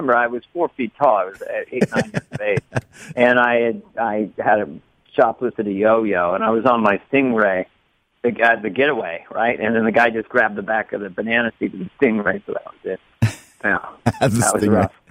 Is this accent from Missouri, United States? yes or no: no; San Carlos, California, United States; I would shoplift these drumsticks in my hometown, Laurel Avenue in San Carlos, California.